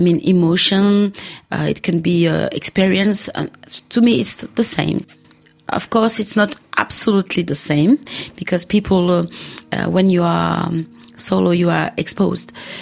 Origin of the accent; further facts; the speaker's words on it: Senegal; because in Senegal we have the popular music and radio everywhere in the daytime